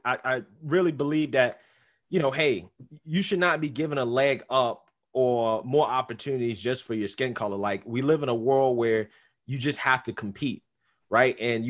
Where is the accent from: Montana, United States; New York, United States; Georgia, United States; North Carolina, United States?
North Carolina, United States; So growing up, again, I'm from the South, from North Carolina, rural North Carolina, one stoplight town, you know, the Bible Belt, right? So I grew up going to church, right?